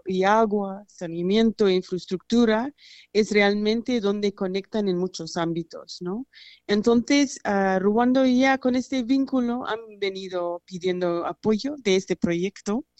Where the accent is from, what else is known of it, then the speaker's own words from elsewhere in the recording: Zimbabwe; Spanish is a second language; soy de Zimbabue originalmente y tengo un vínculo bastante fuerte con África.